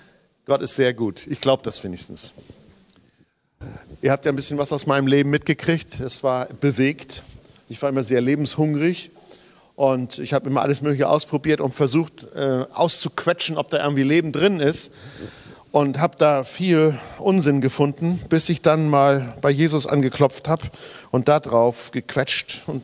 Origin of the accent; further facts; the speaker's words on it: Saxony-Anhalt, Germany; Ich komme aus Sachsen-Anhalt, also es ist Lutherland, ja?